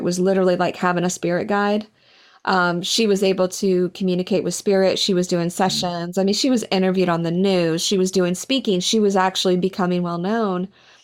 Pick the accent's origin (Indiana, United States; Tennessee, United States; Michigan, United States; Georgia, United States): Indiana, United States; I grew up in Indiana, just north of Indianapolis.